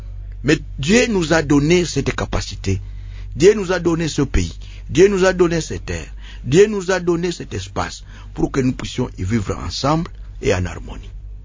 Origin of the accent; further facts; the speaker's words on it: DR Congo; Je les invite à comprendre que personne ne chassera l'autre. Nous sommes tous des Congolais.